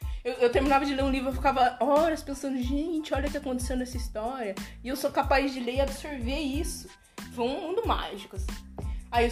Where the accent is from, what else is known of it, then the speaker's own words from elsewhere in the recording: Cascavel, Paraná, Brazil; Eu nasci e fui criada aqui na cidade de Cascavel. Poucas vezes eu saí daqui, então a minha experiência de criação e de vivências é baseada aqui na cidade mesmo, né? Eu sou a segunda filha de 7 filhos, de uma mãe negra